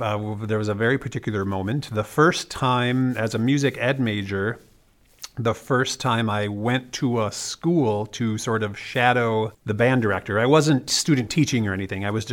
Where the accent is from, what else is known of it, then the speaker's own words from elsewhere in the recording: Wisconsin, United States; I started my undergraduate in Wisconsin. I'm from Wisconsin